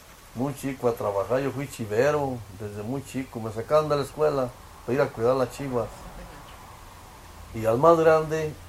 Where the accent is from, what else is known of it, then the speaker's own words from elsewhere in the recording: Vista Hermosa de Negrete, Michoacán, Mexico; born there; Yo nací en Vista Hermosa, de Negrete, Michoacán, México. Y soy del 20 y del 40, del 1940.